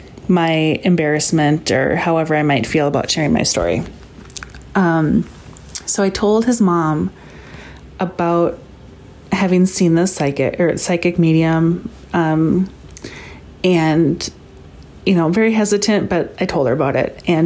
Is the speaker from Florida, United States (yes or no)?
no; Minnesota, United States; Hour session, right in my hometown, not an inconvenience at all.